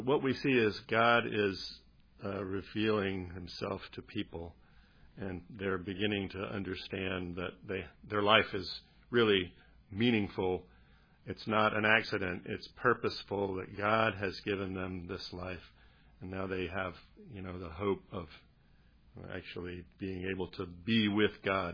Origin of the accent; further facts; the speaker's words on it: United States; Like, I'm American. I have trouble relating to the way Thais think